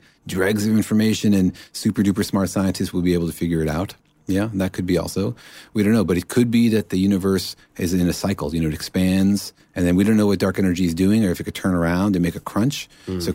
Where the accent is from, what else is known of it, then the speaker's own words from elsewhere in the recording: Los Alamos, New Mexico, United States; Because I grew up in Los Alamos, so I know a lot about like the nuclear infrastructure and all this kind of stuff.